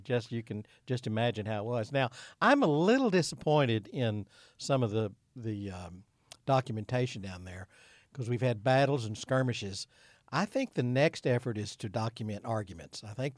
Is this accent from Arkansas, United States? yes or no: yes; Imboden, Arkansas, United States; I'm from Imboden